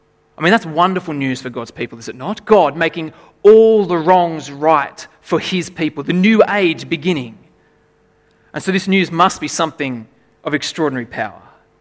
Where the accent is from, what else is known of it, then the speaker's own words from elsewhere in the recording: Lithgow, New South Wales, Australia; And then there's Lithgow, my hometown.